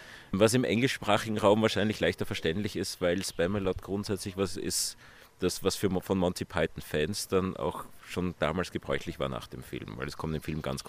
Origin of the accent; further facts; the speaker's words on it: Vienna, Austria; Ich bin Wiener.